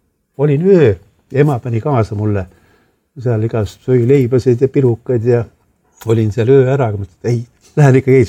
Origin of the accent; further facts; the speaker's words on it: Saare County, Estonia; now in Tallinn, Estonia; ma algul kui üldse ära tulin Saaremaalt. Ma tahtsin, mõtlesin, et aeg küll käin 10 aastat käin ära ja et ma ei saa seda.